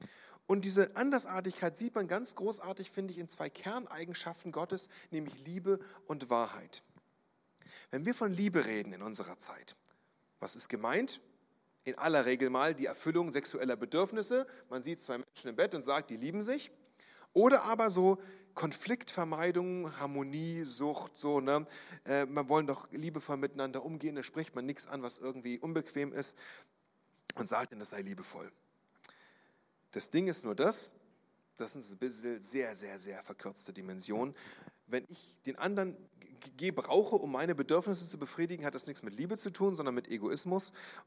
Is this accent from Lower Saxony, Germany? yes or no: no; Brandenburg, Germany; Ich weiß, in meiner Heimat in Brandenburg, wo ich aufgewachsen bin